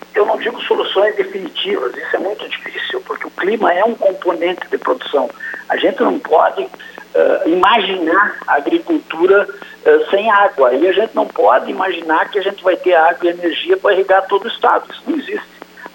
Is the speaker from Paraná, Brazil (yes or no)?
no; São Luiz Gonzaga, Rio Grande do Sul, Brazil; Olha, eu sou oriundo de São Luís Gonzaga, tá?